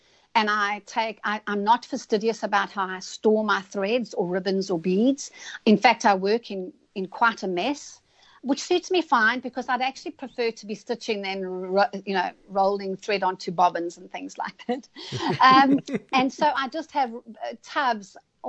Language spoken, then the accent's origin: English; South Africa; that was very influenced by my childhood in growing up in South Africa